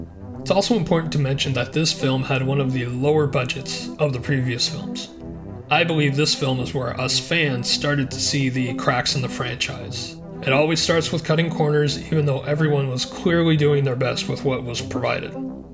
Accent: Canada; I'm your Canadian kaiju

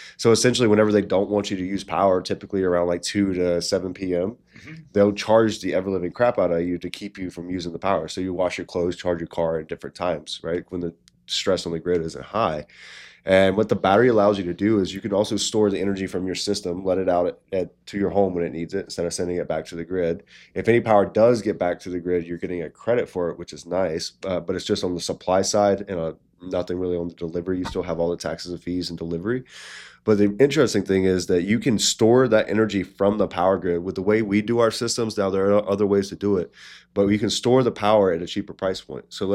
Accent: North Carolina, United States; And then I was talking to my brother, because we're from North Carolina

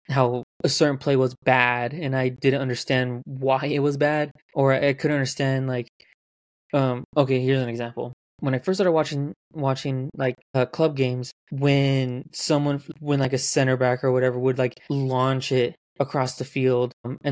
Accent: West Coast, United States; I guess I am from America. I'm from the sort of West Coast of America

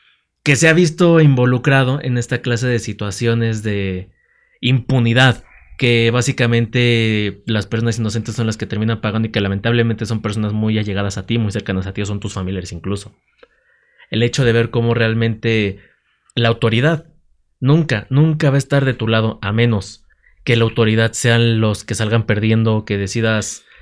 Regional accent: Mexico City, Mexico; para las personas que somos de CDMX, estamos más que acostumbrados

